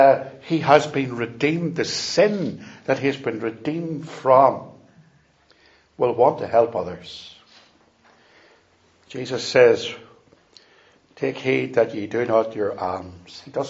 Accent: Bangor, United Kingdom; When I was a teenager, growing up in Bangor

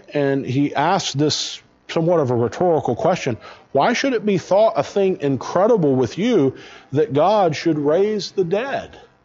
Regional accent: Pell City, Alabama, United States; I grew up in Alabama, just this side of Birmingham on I-20, a little town called Pell City, Alabama.

